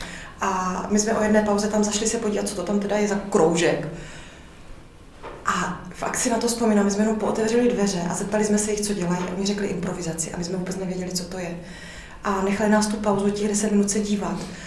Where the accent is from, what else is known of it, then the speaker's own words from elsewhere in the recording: Ostrava, Moravian-Silesian Region, Czechia; Já jsem z Ostravy, já jsem se narodila v Ostravě, tam jsem chodila, vlastně celé dětství